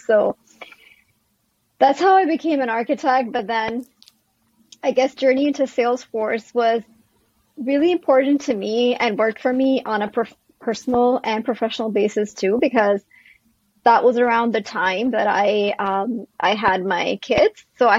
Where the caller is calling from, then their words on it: New Jersey, United States; I'm tuning in from New Jersey in USA.